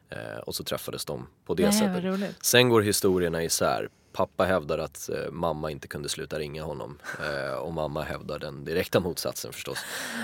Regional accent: Stockholm, Stockholm County, Sweden; 1987 på Huddinge sjukhus. En bit utanför Stockholm. Jag växte upp i Örnsberg. Eller jag bodde där tills jag var 4.

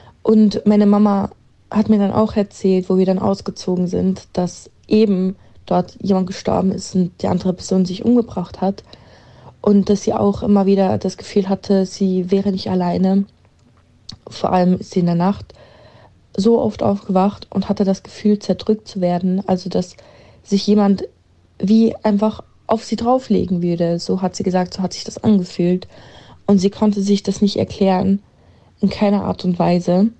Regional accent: Switzerland; ich komme aus der Schweiz. Und ich bin in einem Haus aufgewachsen

